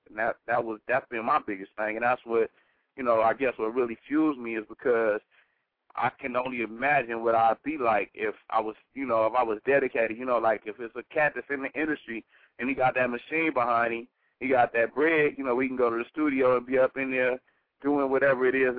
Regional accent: California, United States; you know, like I say, I'm from the West Coast, so the Bay Area, I'm real deep off in the SIBO … you know, all of that.

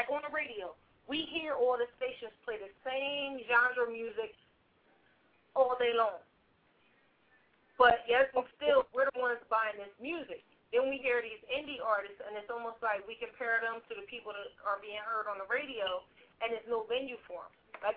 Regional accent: Philadelphia, Pennsylvania, United States; now in New Jersey, United States; I'm from Philly, so it seems like the general consensus is even though there are so many talented individuals in Philadelphia

